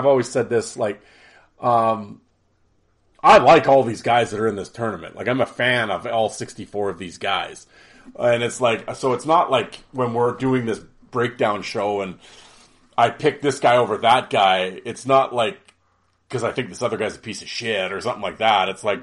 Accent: Canada; I'm Canadian.

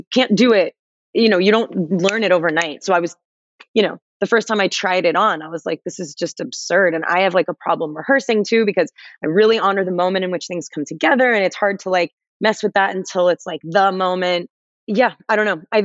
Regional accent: Los Angeles, California, United States; I'm like, you know, I'm 5'5". I'm from Los Angeles. I have green eyes.

